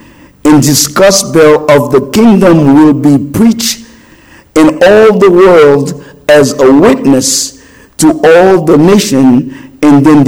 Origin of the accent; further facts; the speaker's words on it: Haiti; I'm from Haiti.